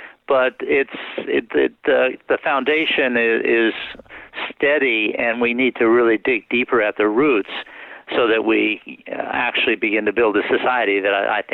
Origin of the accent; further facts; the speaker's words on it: California, United States; I grew up in California thinking racism was a problem in the South.